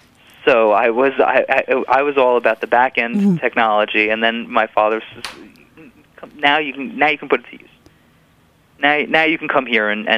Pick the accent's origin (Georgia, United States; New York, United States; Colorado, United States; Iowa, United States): New York, United States; No, I grew up on Long Island.